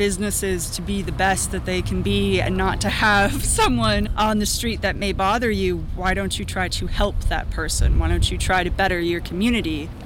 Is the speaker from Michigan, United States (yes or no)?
yes; Ann Arbor, Michigan, United States; I'm from Ann Arbor, you always have hippies sitting on the street.